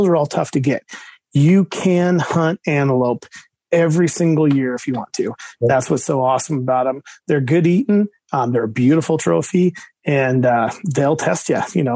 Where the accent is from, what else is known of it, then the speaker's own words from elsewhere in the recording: Nevada, United States; I was born and raised in Nevada.